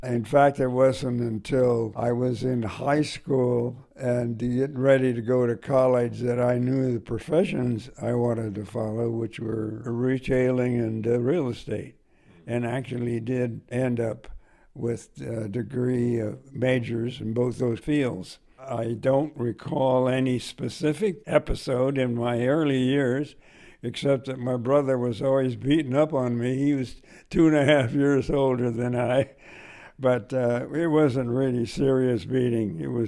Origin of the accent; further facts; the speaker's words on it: Oakland, California, United States; also born or lived in Crockett, California; I was born in Crockett, California, which is across the river from Vallejo. The family moved when I was at a very early age to East Oakland. My mother was a recent immigrant.